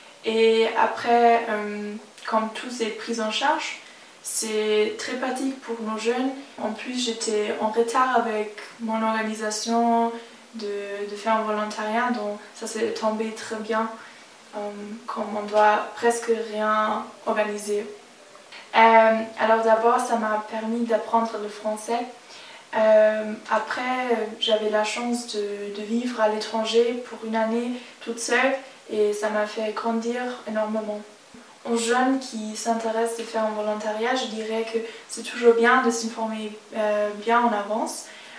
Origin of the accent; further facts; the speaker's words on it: Germany; now in France; je viens de l'Allemagne et j'ai 19 ans